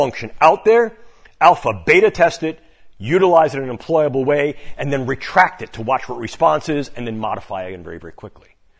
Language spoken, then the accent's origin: English; New York, United States; as used to say in my hometown back in New York, all yous